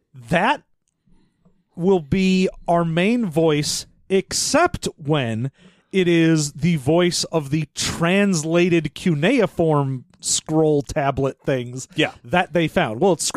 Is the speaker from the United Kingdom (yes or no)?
yes; United Kingdom; and then I'm British